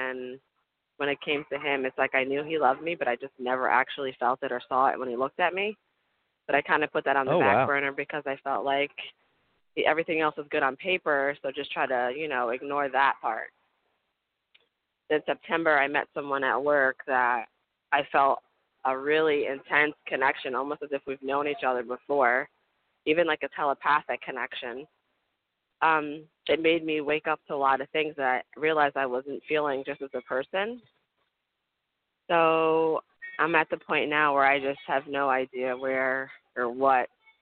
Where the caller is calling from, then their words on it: New Jersey, United States; calling from New Jersey.